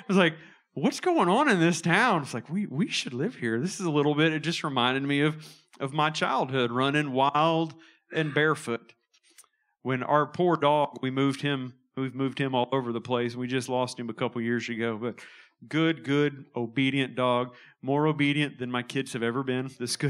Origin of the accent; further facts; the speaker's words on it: Houston, Texas, United States; I grew up in Houston in the 80s